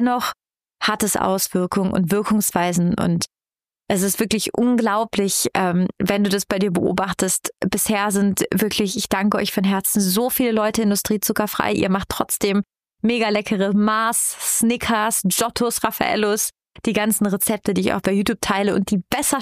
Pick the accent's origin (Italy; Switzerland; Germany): Italy; Ich komme aus Italien, ich bin hier auf dieser Welt, um zu essen